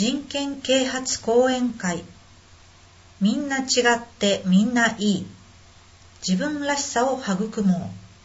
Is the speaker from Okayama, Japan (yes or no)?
yes; Okayama, Japan; now in Yaese, Japan; 岡山県出身ですが、13年ほど前に以前の仕事 JICA の転勤で沖縄に住むようになり、今は八重瀬町在住です。